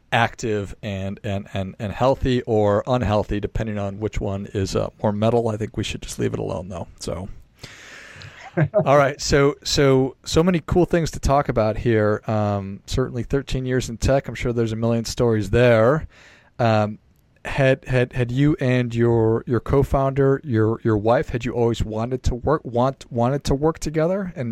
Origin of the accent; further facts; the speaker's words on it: Minnesota, United States; So I am not from the Bay Area, Spencer. I'm from a small town in Minnesota, and we didn't have a real heavy metal scene.